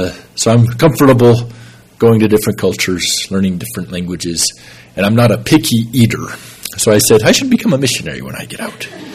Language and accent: English; Texas, United States; now in Ukraine; So, as David mentioned, I'm from Texas, and we live in Ukraine, which is on the other side of Texas from Albuquerque, way over there.